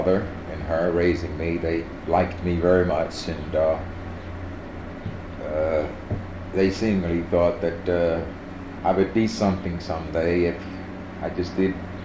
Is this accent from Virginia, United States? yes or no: yes; Virginia, United States; born there; We were from the South. We lived in the South. I was born in Virginia. My mother was born in North Carolina and my father in South Carolina.